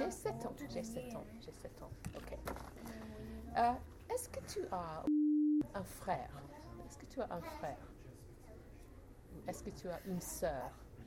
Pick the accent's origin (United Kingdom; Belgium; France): United Kingdom; Southampton, South East England; French is a second language; Non, je suis de Southampton, oui, d'Angleterre.